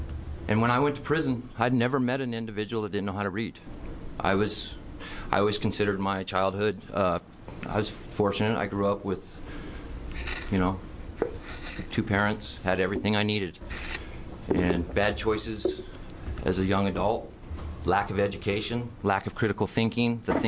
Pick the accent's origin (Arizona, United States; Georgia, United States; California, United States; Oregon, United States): Oregon, United States; Eugene; I'm from Eugene.